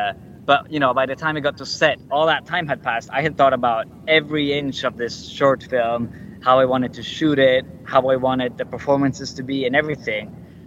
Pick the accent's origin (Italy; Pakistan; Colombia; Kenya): Italy; Milan, Lombardy; But then I got back to Milan, which is my hometown, at exactly the same time Luca Guadagnino was coming to Milan to his movie I Am Love.